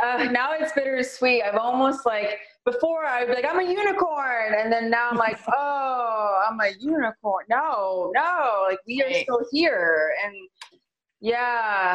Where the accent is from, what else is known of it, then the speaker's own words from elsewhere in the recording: San Francisco, California, United States; Growing up in the Excelsior, you know, it was loud music, just a lot of families, a lot of just, you know, burritos where chips were complimentary